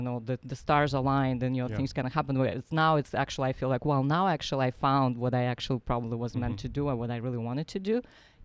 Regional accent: Nizhnevartovsk, Khanty-Mansi Autonomous Okrug, Russia; I'm originally from Siberia, a small town in Siberia that no one can ever pronounce.

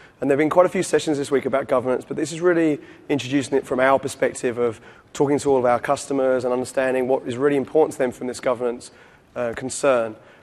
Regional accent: London, United Kingdom; also born or lived in Perth, Australia; now in New York, United States; Obviously, I'm not from New York or New Jersey. I'm actually from London originally. I did have a stint in Australia for 8 years in Perth, so a little bit of a twang there. And now, obviously, I live very close to Times Square.

